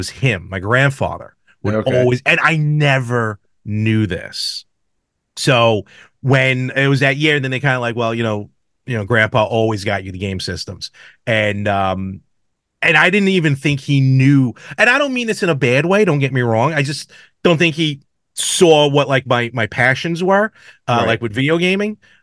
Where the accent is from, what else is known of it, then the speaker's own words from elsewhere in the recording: Brooklyn, New York, United States; But growing up in Brooklyn, we would go to the Staten Island Mall.